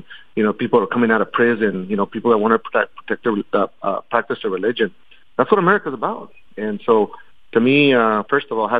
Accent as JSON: {"language": "English", "region": "Washington", "country": "United States", "tie": "born or raised there", "said": "I was raised in Eastern Washington, and, you know, I went to school with some children that were taught that kind of behavior."}